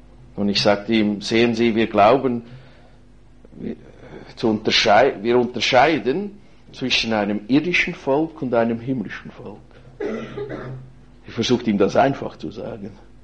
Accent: Switzerland; weil das bei uns in der Schweiz in einigen Kantonen Gesetz ist

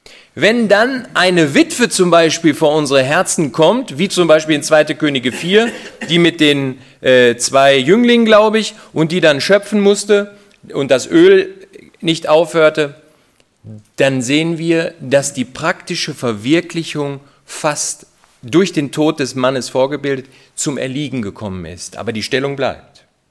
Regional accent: Dortmund, North Rhine-Westphalia, Germany; Aber ich weiß, wir kommen aus Dortmund, das ist nicht so einfach.

